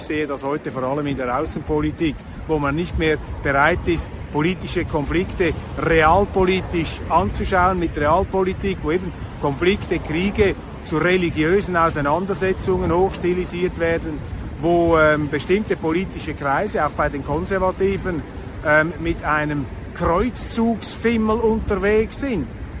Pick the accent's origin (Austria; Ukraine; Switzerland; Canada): Switzerland; dass ich als Schweizer hier darüber gesprochen hätte